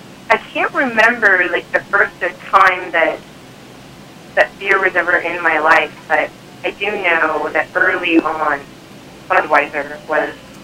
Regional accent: Portland, Oregon, United States; No, I grew up here in Portland.

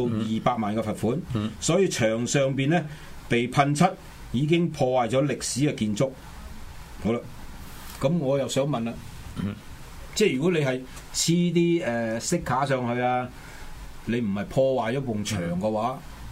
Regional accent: Hong Kong; 即係我哋香港人咧，就即係吸引香港人嚟呢個起條村啊！

